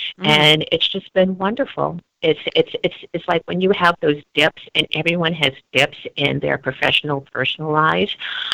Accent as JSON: {"language": "English", "town": "Bronx", "region": "New York", "country": "United States", "tie": "born or raised there", "said": "with myself, I grew up in the Bronx, and my mother..."}